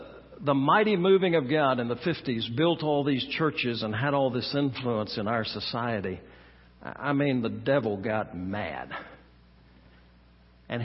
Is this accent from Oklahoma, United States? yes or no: yes; Oklahoma, United States; When I was a child, and I understand I grew up right here in Oklahoma in the Bible Belt